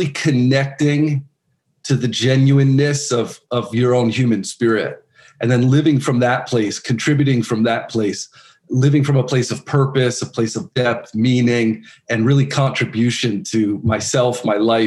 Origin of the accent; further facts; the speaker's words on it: New Jersey, United States; I grew up in New Jersey, which doesn't lend really exceptionally to the outdoors, but I always had a deep appreciation for nature and being outside.